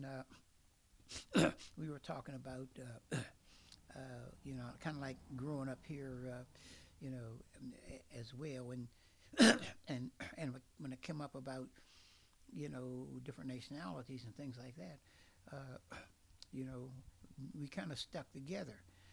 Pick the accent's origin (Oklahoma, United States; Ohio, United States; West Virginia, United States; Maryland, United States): West Virginia, United States; Morgantown; well, where did you grow up? I said, in Morgantown.